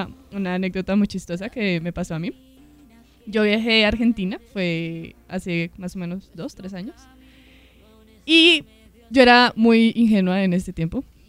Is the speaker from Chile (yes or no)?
no; Colombia; como colombiana, eres de mi gente